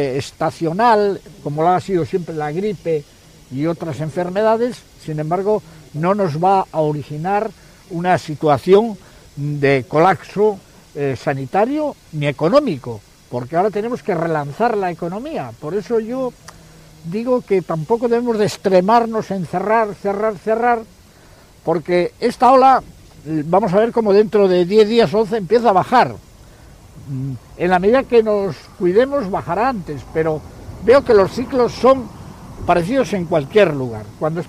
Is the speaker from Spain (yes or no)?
yes; Spain; Que los malos somos los españoles.